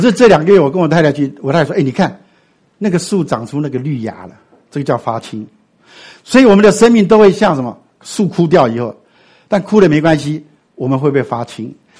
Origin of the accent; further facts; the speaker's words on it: Daxi, Taoyuan, Taiwan; 我们台湾有很类似的，我的故乡桃园大溪